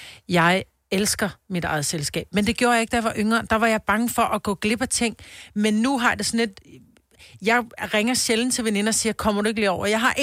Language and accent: Danish; Amager, Capital Region, Denmark; born there; Jeg er født på Amager.